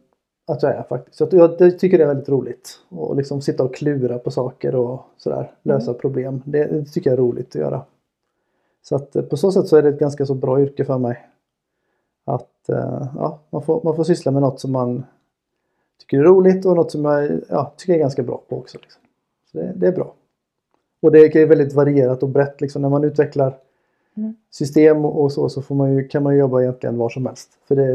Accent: Bankeryd, Jönköping County, Sweden; also born or lived in Gothenburg / Linköping; Jag är född i Göteborg. Mm. Men uppväxt här i Bankeryd.

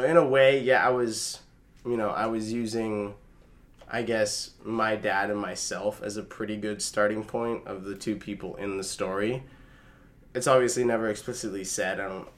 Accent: Wikwemikong, Ontario, Canada; also born or lived in Sudbury; I grew up in Wequemecong First Nations, which is an unceded reservation on Manitoulin Island in Ontario, obviously. I was born in Sudbury, but I only really stayed there for a couple years.

